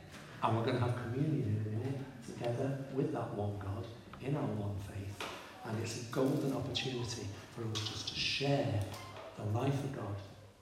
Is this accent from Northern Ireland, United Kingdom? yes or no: no; Manchester, North West England, United Kingdom; I'm from Manchester, so I'm all right.